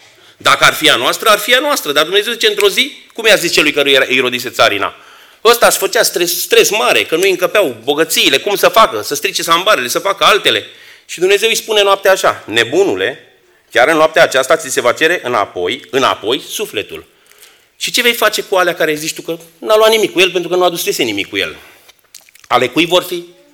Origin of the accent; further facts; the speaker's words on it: Romania; born there; m-am născut în România, înseamnă că Dumnezeu vreau să trăiesc în România.